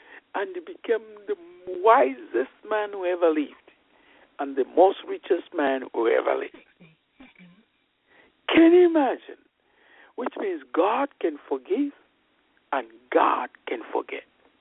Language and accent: English; Zambia; You know, I'm from Africa, Zambia, and would watch Jimmy Swaggart on television.